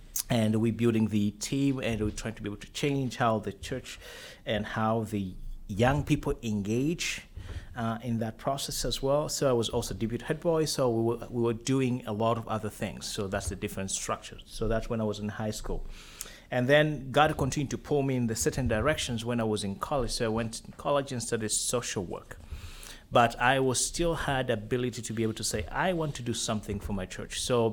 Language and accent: English; Tanzania; English is a second language; I grew up in Tanzania, and I grew up Lutheran.